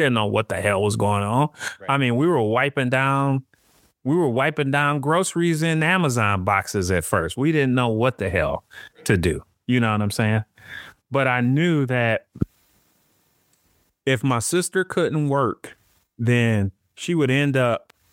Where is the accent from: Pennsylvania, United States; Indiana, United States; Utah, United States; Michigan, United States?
Michigan, United States; now in Florida, United States; I'm from Michigan.